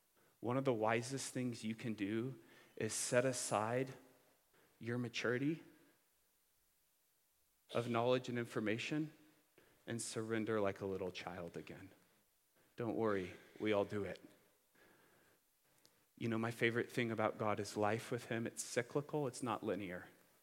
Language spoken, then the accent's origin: English; Hillsboro, United States; I come from Hillsboro. It's about 60 miles north of here.